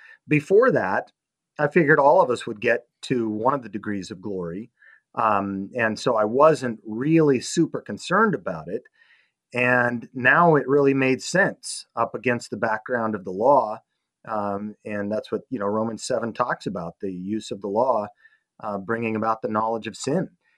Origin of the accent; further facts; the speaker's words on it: Salt Lake City, Utah, United States; So that was what I was raised in Salt Lake City, Utah, to know nothing different.